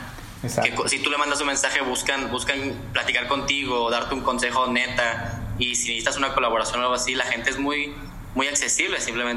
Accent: Guadalajara, Jalisco, Mexico; Sí, yo soy de Guadalajara.

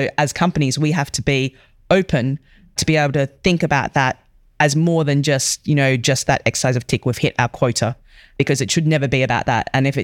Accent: Australia; moved away; having just come over, being an Aussie

